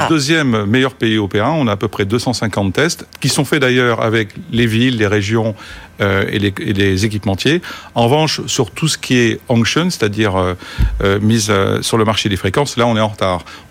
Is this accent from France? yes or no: yes; France; Je pense d'abord à mon pays, la France. Hein, je suis français